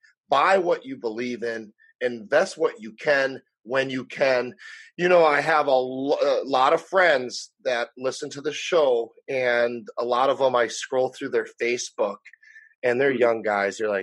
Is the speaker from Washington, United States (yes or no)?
no; Wisconsin, United States; moved away as an adult; And I'm from Wisconsin. I was 18. I moved here. It was like 99, 2000.